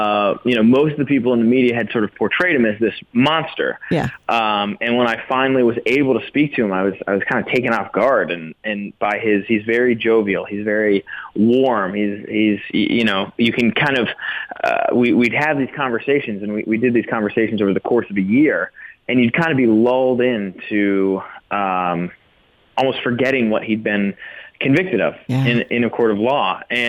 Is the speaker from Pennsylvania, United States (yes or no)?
yes; Pennsylvania, United States; how in the world does something like this happen in our country, in America, and in my home state of Pennsylvania?